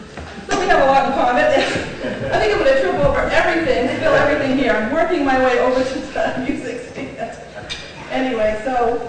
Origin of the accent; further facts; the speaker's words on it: Leeds, Maine, United States; now in Cape Elizabeth, United States; Actually, I live in Cape Elizabeth. I grew up in Leeds.